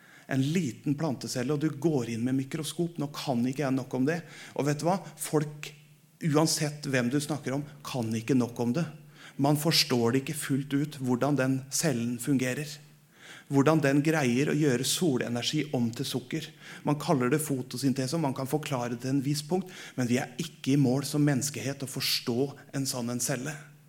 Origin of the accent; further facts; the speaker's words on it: Folkenborg, Østfold, Norway; der jeg kommer fra, Indre Østfold, fra Folkenborg.